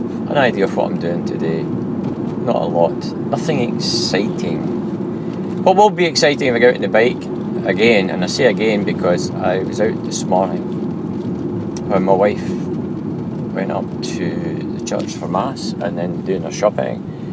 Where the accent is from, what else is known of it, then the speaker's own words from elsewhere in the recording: Bathgate, Scotland, United Kingdom; And looking down on the town of my hometown, Bathgate.